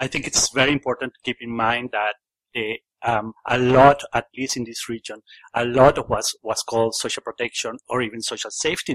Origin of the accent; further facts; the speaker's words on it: Venezuela; English is a second language; I come from Venezuela.